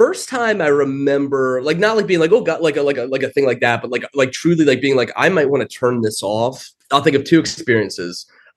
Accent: Baltimore, Maryland, United States; I'm from Baltimore, I basically grew up with all this sort of mythos around Edgar Allan Poe

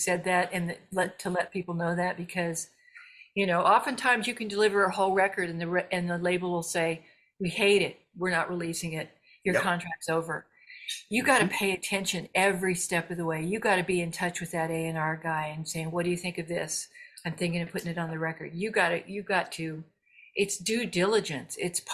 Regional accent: Missouri, United States; She goes back to my home state of Missouri.

